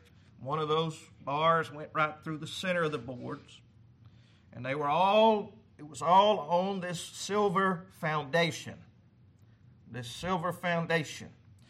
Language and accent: English; Arkansas, United States; now in New Jersey, United States; And I'm not. I'm from South Arkansas. And the Lord had to have moved me to New Jersey because I had no desire to leave the South at all.